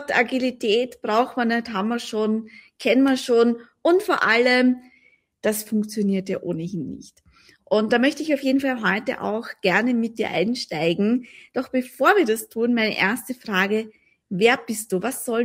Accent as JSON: {"language": "German", "country": "Austria", "said": "Ja, da ist ja in Deutschland ein bisschen anders als bei uns in Österreich tatsächlich."}